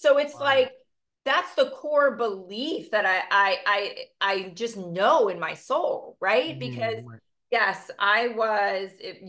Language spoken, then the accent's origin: English; Maryland, United States; I grew up in Maryland, big old Irish Catholic family, youngest of six kids.